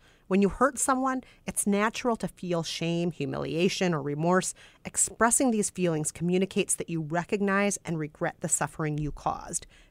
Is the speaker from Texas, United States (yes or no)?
no; Minnesota, United States; Step one, being Minnesotan.